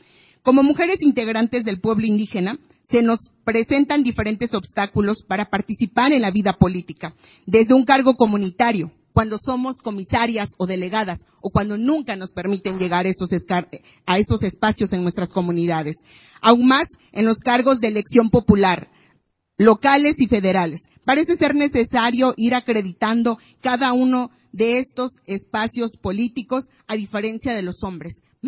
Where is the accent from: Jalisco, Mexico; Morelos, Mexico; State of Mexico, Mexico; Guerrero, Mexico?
Guerrero, Mexico; Xcuapí; Soy originaria de una comunidad indígena Mepa en la montaña de Guerrero. Mi pueblo se llama Xcuapí, porque ese es un nombre original en la lengua materna.